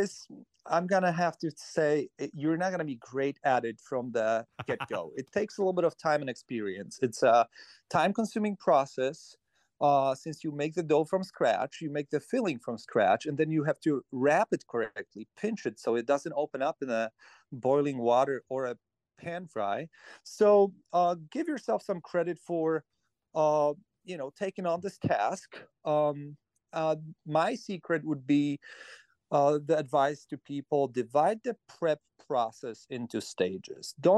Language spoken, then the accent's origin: English; Poland; we possibly went out to eat once in my entire life growing up in Poland with my mom, my dad, and my sister.